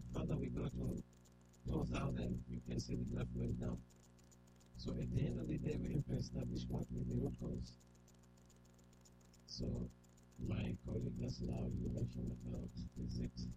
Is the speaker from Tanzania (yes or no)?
yes; Zanzibar, Tanzania; I do remember, I'm from Zanzibar, Tanzania.